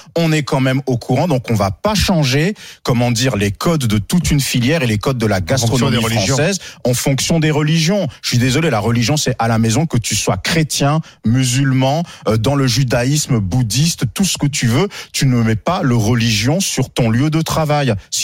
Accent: France; moi quand je suis au GG, je suis un Français

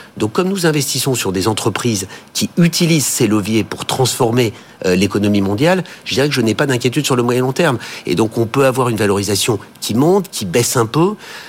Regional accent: France; also born or lived in United States; et je le dis pas uniquement parce que je suis français

